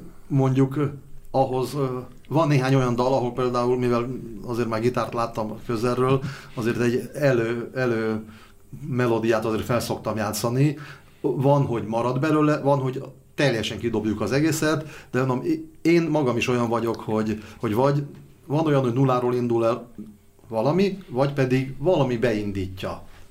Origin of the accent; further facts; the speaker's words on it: Zakarpattia Oblast, Ukraine; tehát én kárpátaljai származású vagyok